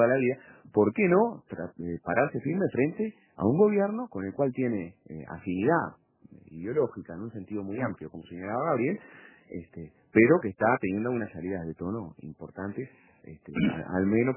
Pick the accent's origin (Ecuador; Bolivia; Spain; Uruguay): Uruguay